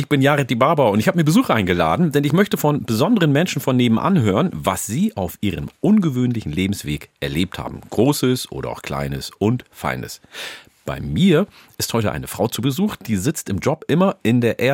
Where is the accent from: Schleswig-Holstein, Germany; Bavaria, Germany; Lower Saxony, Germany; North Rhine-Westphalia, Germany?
Lower Saxony, Germany; Sie kommt aus meiner Heimat, aus dem Landkreis Oldenburg, genau gesagt aus Hatterwüsting.